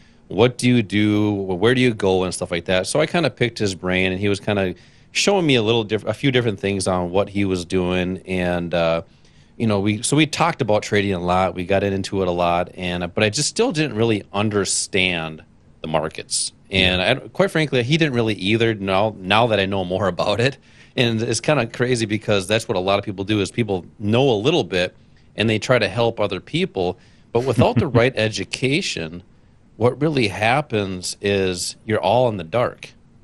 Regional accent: Minnesota, United States; You know, I grew up in Minnesota, kind of the northern part of Minnesota, small town

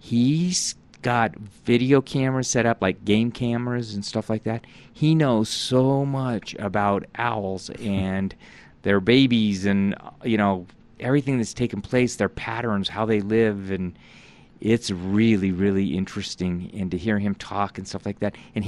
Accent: Louisville, Kentucky, United States; You know, I was born and raised in Louisville, so that was kind of a small town environment. You know, everybody knew everybody.

